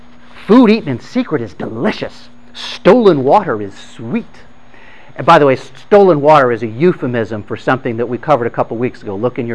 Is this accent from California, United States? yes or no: no; Ohio, United States; I grew up in Ohio. I always figured I would come back to Ohio to live the rest of my life